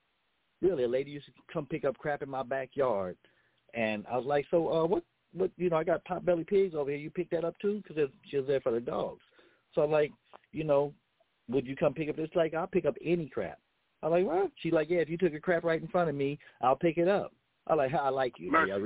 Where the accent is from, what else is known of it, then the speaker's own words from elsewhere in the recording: Los Angeles, California, United States; I'm from South Central L.A., so it's West Side, but that's the We Street for me.